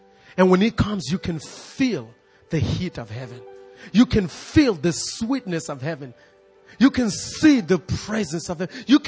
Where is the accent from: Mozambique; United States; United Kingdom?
Mozambique; You know where I am from. I'm from Mozambique.